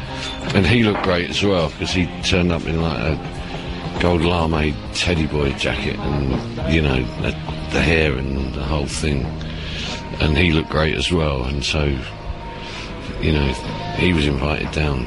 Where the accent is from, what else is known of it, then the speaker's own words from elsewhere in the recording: London, United Kingdom; You know, we're from London.